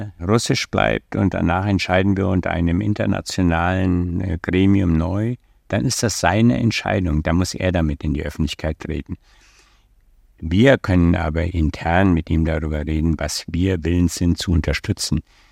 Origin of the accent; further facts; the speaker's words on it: Germany; Wir müssten intern wissen als Deutsche, was wir wollen.